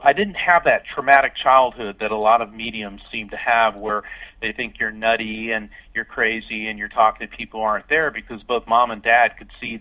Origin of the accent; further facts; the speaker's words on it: Melbourne, Florida, United States; I grew up in Florida, actually Melbourne, Florida, and I still live here and practice.